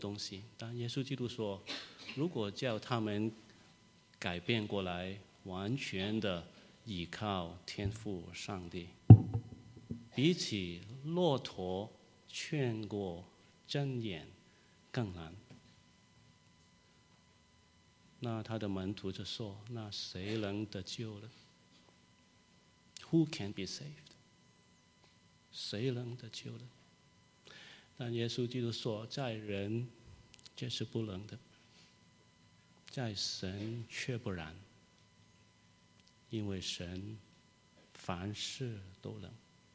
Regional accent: Hong Kong; accent: Hong Kong; Chinese is a second language; also born or lived in Guangdong; 我是广东人，香港人，所以我讲的国语有一点香港的口音

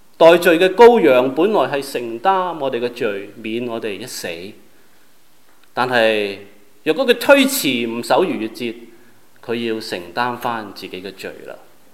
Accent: China; 跟我們中國人的新年是不同。

